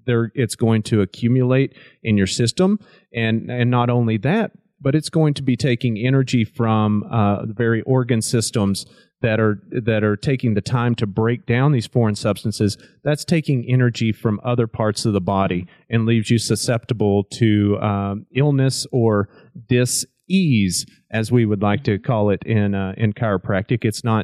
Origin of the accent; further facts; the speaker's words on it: Oklahoma, United States; growing up in Oklahoma, you know, we ate well. We had a garden and everything was natural and good.